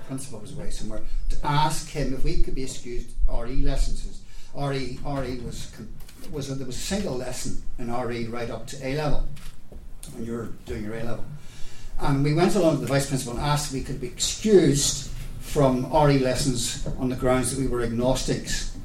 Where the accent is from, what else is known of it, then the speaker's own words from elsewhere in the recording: Northern Ireland, United Kingdom; born there; I was born on the Shankill Road. I went to Mill Street Primary School, then I went to the Boys Model, then I went to Inst, then I went to Trinity.